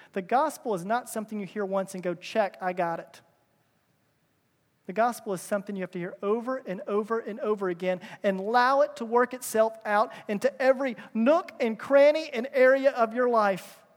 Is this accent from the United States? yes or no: yes; Kentucky, United States; I'm in my home state, the great state of Kentucky.